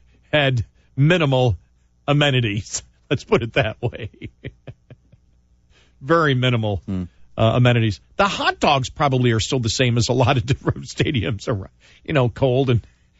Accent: Buffalo, New York, United States; of course, I grew up in Buffalo.

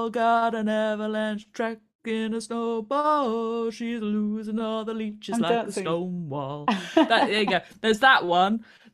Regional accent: United Kingdom

